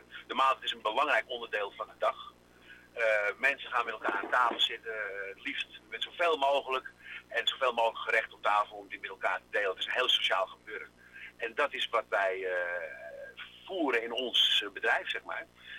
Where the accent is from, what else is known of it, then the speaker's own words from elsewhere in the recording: Amsterdam, North Holland, Netherlands; born there; accent: Amsterdam; Nou ja, ik ben op de Albert Kuip geboren, dus niet zo gek ver bij ons huidige restaurant vandaan. Maar mijn vader van Griekse afkomst, mijn moeder Nederlands.